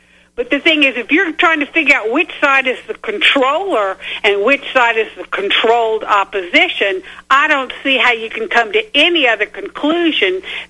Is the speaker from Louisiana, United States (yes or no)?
yes; Louisiana, United States; And so, because I'm from there, and I was living there